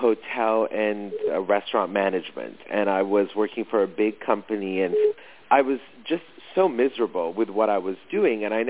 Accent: London, United Kingdom; born there; my mom and I, although I was born in London and had been to Europe a lot, we had never done the sightseeing thing.

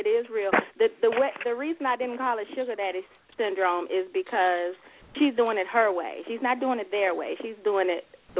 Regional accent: Richmond, Virginia, United States; I am from Richmond, Virginia

